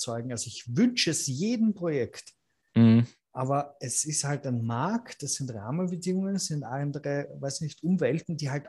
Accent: Vienna, Austria; also ich als Österreicher, ja, ja, ich als Wiener

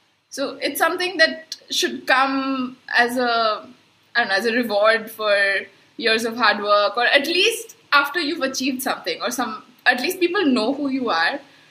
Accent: Kolkata, West Bengal, India; also born or lived in Bangalore; We both basically grew up in Calcutta

